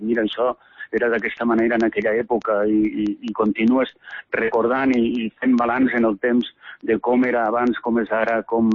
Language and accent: Catalan; Vinaròs, Valencian Community, Spain; clar, soc de Vinaròs de pura cepa, no? Vull dir, tantes generacions han viscut en este poble, no?, en esta terra